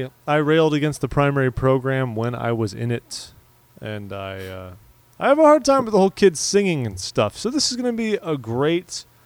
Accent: California, United States; Yeah, maybe, but I'm not from the Bay Area.

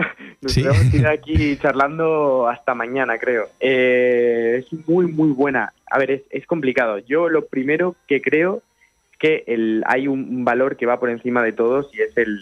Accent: Villanueva de la Serena, Extremadura, Spain; crónicas de fútbol sobre el equipo de mi pueblo, de Villanueva de la Serena, en Extremadura.

